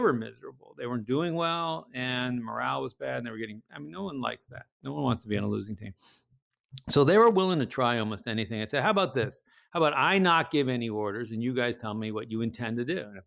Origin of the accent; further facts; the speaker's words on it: Massachusetts, United States; And we moved around a little bit, and I ended up growing up in Massachusetts.